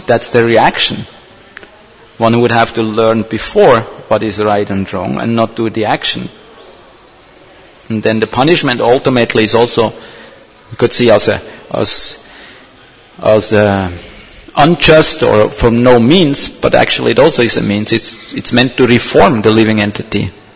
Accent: Switzerland; I grew up in Switzerland with people killing animals, including my father.

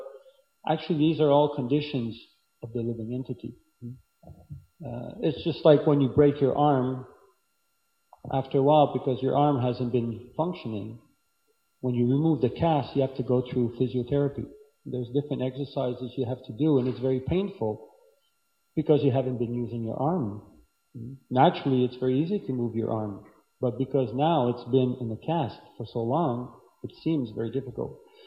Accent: Canada; I'm from Canada, so in Canada, you see a lot of things made in Canada, we're very proud.

